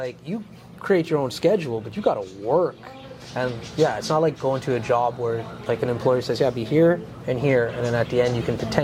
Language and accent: English; Alberta, Canada; I grew up in Dickensfield, so like they're directly across the street from both of those schools too.